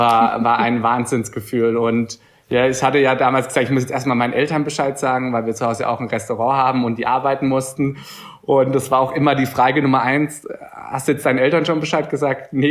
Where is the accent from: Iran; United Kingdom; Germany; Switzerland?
Germany; Baden-Württemberg; now in Traunstein, Germany; Also in meiner Heimat, die Badische Zeitung hat gleich groß drüber berichtet